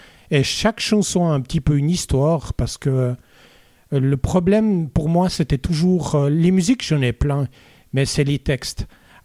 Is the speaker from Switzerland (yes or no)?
yes; Vaud, Switzerland; accent: Vaud; Avec mon accent en anglais, pire encore que mon accent vaudois.